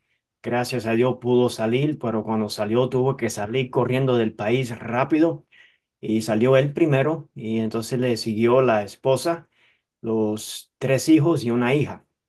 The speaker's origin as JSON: {"language": "Spanish", "town": "Miami", "region": "Florida", "country": "United States", "tie": "born or raised there", "said": "yo fui el resultado de una familia exiliada a Miami. Nací, me crié en Miami en un vínculo cubano tradicional. Era una familia muy tradicional, con respeto, honor, integridad."}